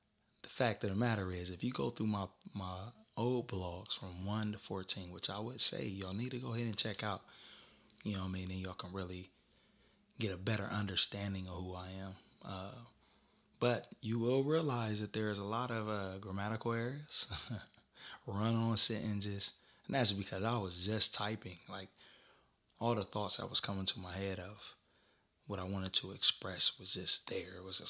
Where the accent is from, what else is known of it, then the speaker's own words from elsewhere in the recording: Columbus, Ohio, United States; now in New York City, United States; I'm from Columbus, Ohio, but I have moved to New York City